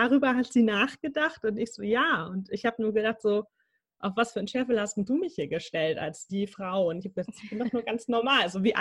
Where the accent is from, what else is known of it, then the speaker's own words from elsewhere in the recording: North Rhine-Westphalia, Germany; Wir kommen beide ursprünglich aus Nordrhein-Westfalen, lustigerweise aus zwei Orten, die knappe 40 Kilometer auseinander liegen.